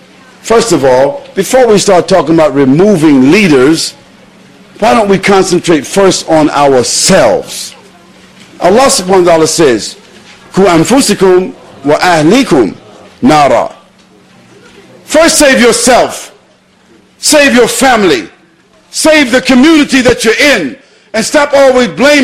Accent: Brooklyn, New York, United States; born or raised there

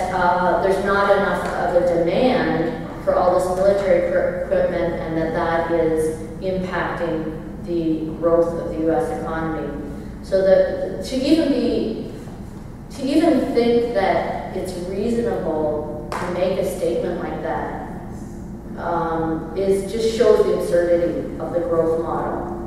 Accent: Canada; That's why I'm particularly passionate as a Canadian about what's happening now with the restoration of land and treaty rights of First Nations.

